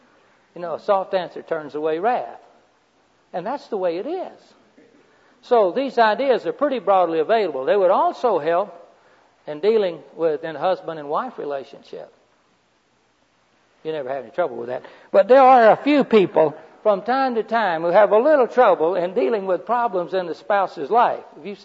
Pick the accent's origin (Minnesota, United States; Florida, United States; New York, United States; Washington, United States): Florida, United States; That I'm from the main part of Florida. That's that little strip of semi-highland country.